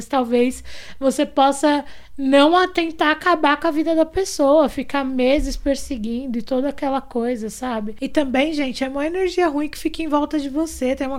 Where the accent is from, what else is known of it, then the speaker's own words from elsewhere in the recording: São Paulo, Brazil; Porque eu tava numa área, num bairro periférico, na Zona Sul de São Paulo, num período conturbado